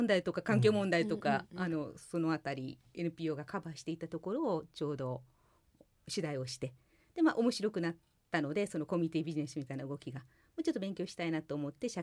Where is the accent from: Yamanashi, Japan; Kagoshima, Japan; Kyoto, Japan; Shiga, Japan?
Kyoto, Japan; Uji; 生まれ育ちは、はい、京都でも宇治の方に一番長くおりました。